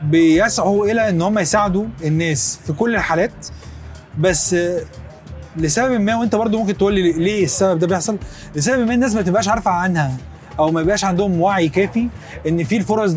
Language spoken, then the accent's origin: Arabic; Egypt; هو بشكل عام احنا كمصريين دايما في اوقات كده ايه